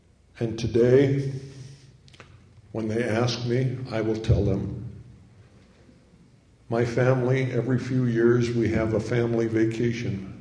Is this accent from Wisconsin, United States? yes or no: no; Great Falls, Montana, United States; Well, My hometown, Great Falls, Montana, today has a vegan restaurant.